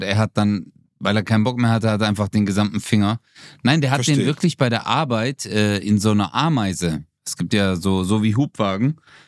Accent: Gelsenkirchen, North Rhine-Westphalia, Germany; ich bin in Gelsenkirchen aufgewachsen. Mein Leben war so hart in einem Einfamilienhaus.

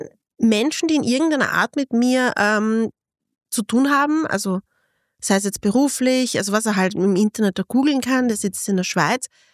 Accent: Lower Austria, Austria; In der Nähe von St. Pölten und und St. Pölten ist eine sehr schöne Stadt, da bin ich in die Schule gegangen.

